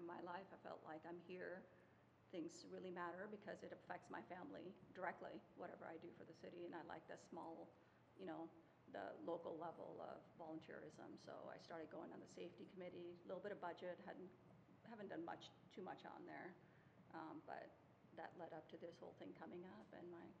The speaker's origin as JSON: {"language": "English", "town": "Woodburn", "region": "Oregon", "country": "United States", "tie": "born or raised there", "also_born_or_lived": "India", "said": "I grew up in Woodburn, but I was born in India, so I'm adopted"}